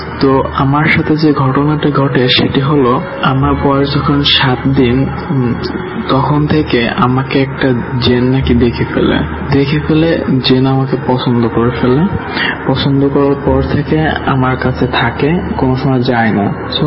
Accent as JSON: {"language": "Bangla", "town": "Faridpur", "region": "Dhaka Division", "country": "Bangladesh", "tie": "born there", "said": "আমার জন্ম হয় ফরিদপুরে কোন এক গ্রামে, আমার নানু বাড়িতে।"}